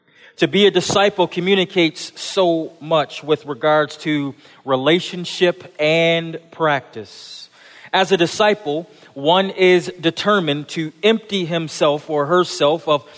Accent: Buffalo, New York, United States; I grew up in Buffalo. I am a Buffalo Bills fan, a Buffalo Sabres fan, and a New York Yankees fan.

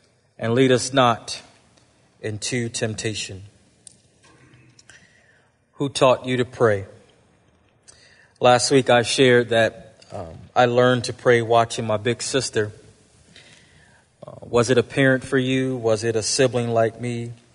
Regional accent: Buffalo, New York, United States; Brother Sam Smalls was a guy I went to church with growing up in Buffalo.

